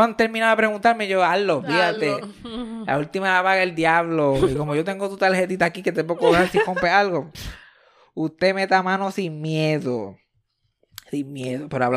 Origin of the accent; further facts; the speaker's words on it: Mayagüez, Puerto Rico; Él, yo y Eugenio María de Hosto somos de Río Caña, Mayagüez, Puerto Rico.